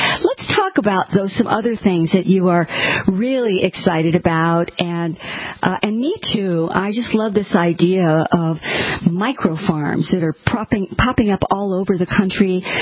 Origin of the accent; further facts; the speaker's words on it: Virginia, United States; I grew up in Northern Virginia also. My dad was a diplomat, so our paths may have crossed before.